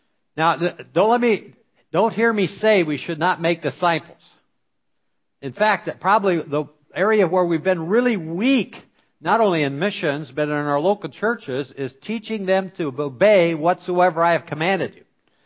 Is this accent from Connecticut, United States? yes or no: no; Indianapolis, Indiana, United States; I'm from Indianapolis.